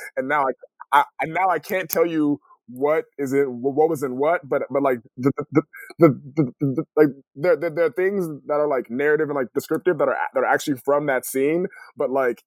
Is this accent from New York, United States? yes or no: no; California, United States; So I grew up in California. I was born between an earthquake and a riot.